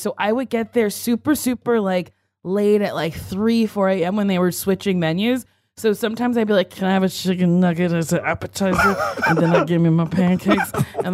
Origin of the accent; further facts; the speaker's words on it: New Jersey, United States; Well, I grew up in Jersey.